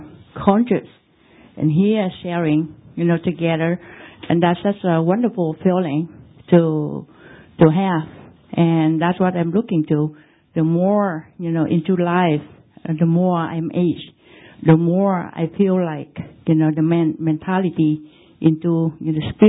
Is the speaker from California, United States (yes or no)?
yes; California, United States; I'm from California. We grew up in a Buddhist tradition.